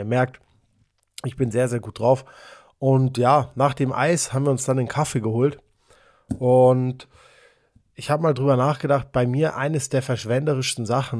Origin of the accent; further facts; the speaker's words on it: Munich, Bavaria, Germany; ich bin aus Bayern, Mann, ich bin einfach nur saugeil braun, ich bin aus Minga.